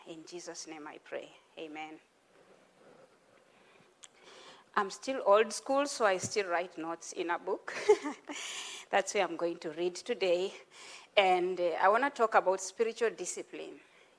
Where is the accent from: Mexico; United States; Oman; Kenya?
Kenya; I come from Kenya and I've been coming to this church for slightly over 9 years now.